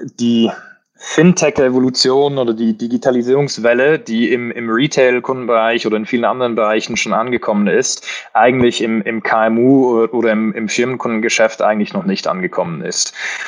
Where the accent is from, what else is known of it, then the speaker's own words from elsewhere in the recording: Switzerland; Bin ursprünglich Schweizer, aber eigentlich immer im Ausland gelebt und aufgewachsen. Mit 18 zurück in die Schweiz.